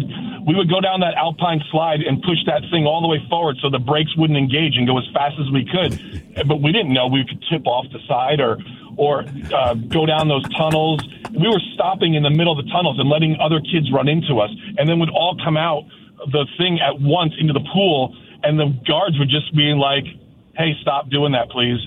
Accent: New Jersey, United States; So I grew up in North Jersey back in the 80s.

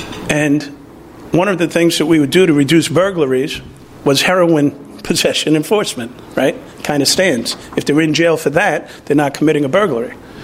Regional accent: Ireland; I'm a Taurus, I'm a linebacker, and I'm Irish.

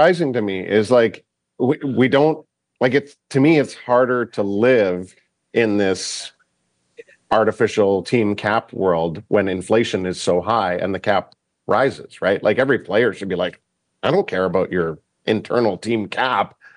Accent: Whitby, Ontario, Canada; He's from my hometown of Whitby, Ontario.

